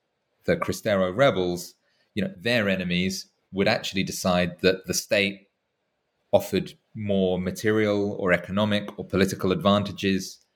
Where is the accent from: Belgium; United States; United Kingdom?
United Kingdom; England; to me as an Englishman